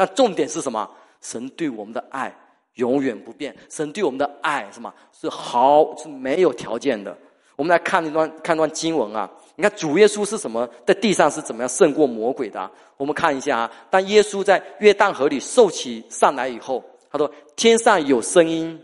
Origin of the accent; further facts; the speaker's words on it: Fujian, China; now in Vancouver, Canada; 你知道我们福建人有一句话